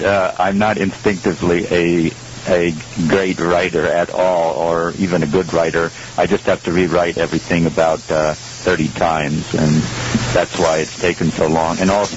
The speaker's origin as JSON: {"language": "English", "region": "British Columbia", "country": "Canada", "tie": "born or raised there", "lives_now": "Birmingham, United States", "said": "for homeless families here in Birmingham, Alabama, deep in the South. I grew up in British Columbia, Canada. I'm a dual citizen, born of American parents on the other side of the border, so by place of birth, I'm Canadian. By parents, I'm American."}